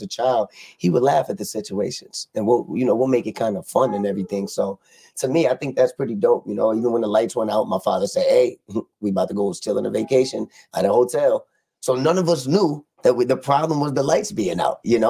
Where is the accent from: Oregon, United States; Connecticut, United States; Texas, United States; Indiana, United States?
Connecticut, United States; New Haven; New Haven. You called it yourself. Born and raised in New Haven, man. All my life. Lived right there on Chatham Street.